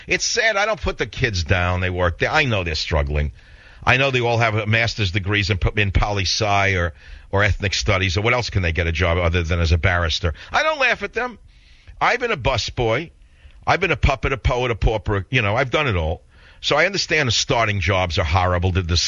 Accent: New York, United States; moved away; I mean, I grew up in New York. I left a long time ago, but I still have a certain pace.

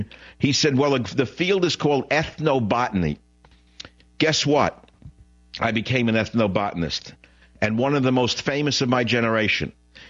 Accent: New York, United States; Because I came from New York where, to me, a plant was a lettuce or a tomato.

